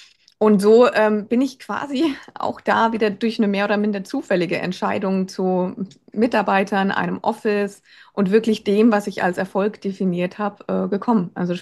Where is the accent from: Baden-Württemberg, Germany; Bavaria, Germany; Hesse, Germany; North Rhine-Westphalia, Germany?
Bavaria, Germany; Würzburg; now in Berlin, Germany; bin dann ausgewandert nach Berlin. Ja, als Würzburger ist das dann schon